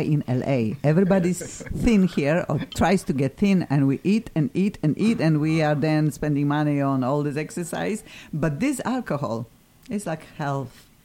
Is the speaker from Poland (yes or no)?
yes; Poland; English is a second language; I am from Poland.